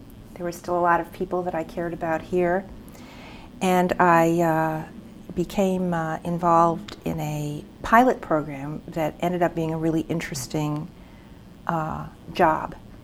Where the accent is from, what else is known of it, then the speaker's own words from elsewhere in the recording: New York, United States; Okay, well, I grew up in New York.